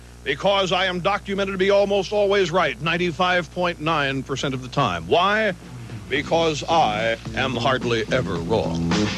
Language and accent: English; Midwest, United States; born there; I was born in the Midwest. I have what I consider to be traditional, good old family values.